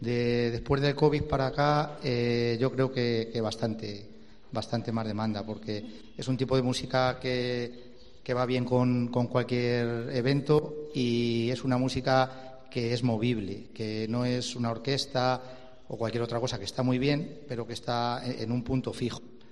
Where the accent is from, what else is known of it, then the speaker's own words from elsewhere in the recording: Madrigal, Spain; la mayor parte de la charanga somos de Madrigal. Entonces, claro, para nosotros son unas fechas importantes las fiestas de nuestro pueblo